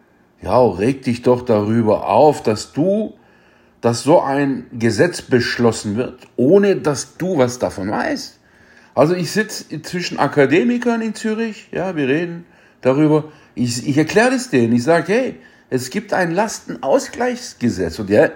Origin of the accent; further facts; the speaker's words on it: Kirchheim unter Teck, Baden-Württemberg, Germany; also ich bin ja hier geboren in Deutschland, um genau zu sagen, in Kirchheim-Teck, dass es auch mein Land ist. Ja, also ich bin hier geboren, ich kenne das ja nicht anders. Ich bin nicht in der Türkei geboren, ich bin kein Einwanderer, ich bin hier geboren.